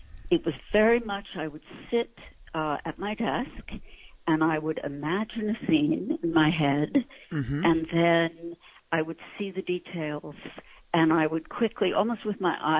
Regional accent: New York, United States; I grew up in New York.

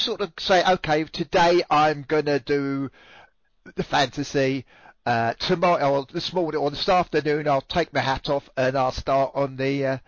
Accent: England, United Kingdom; something I grew up watching in England called Time Team is on YouTube

